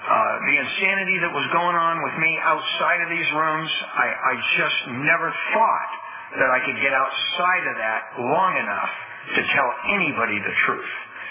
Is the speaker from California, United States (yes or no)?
yes; Hawaiian Gardens, California, United States; I grew up in Hawaiian Gardens, which is nestled between Cypress, Lakewood, Long Beach, and Hawaiian Gardens is only 1 mile by 1 mile.